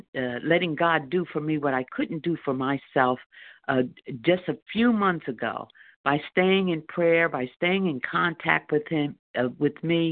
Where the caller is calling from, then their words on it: New Jersey, United States; Oh, New Jersey. … in New Jersey.